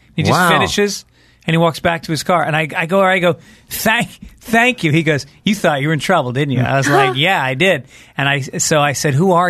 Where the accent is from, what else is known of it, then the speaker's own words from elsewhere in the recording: New York metropolitan area, United States; I grew up just outside New York City.